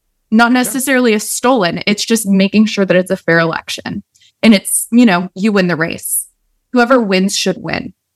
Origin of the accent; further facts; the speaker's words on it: Latrobe, Pennsylvania, United States; because I was in my hometown. It's a small town, Latrobe, Pennsylvania, where the Steelers train.